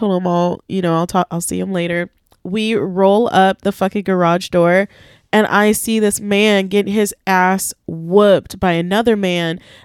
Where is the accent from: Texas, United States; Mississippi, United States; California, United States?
California, United States; Merced; So I grew up in Merced. I'm from Merced. Okay. Originally. Born and raised, 209, baby. And no, it's not the fucking Bay Area.